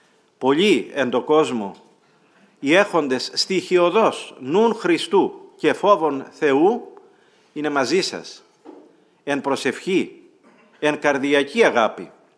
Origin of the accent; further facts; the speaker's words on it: Crete, Greece; όπως λένε στο χωριό μου στην Κρήτη